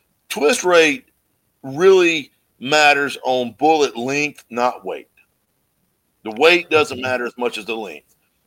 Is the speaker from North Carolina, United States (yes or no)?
yes; North Carolina, United States; I'm from, you know, when people look at me, I'm like, I'm from North Carolina.